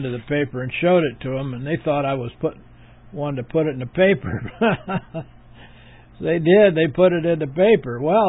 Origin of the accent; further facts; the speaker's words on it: Warsaw, Indiana, United States; born there; also born or lived in California; I live at 1134 South Ferguson Road, Warsaw, Indiana, 46580. I was born here in Warsaw, but spent 40 years in California. I moved back here about 9 years ago.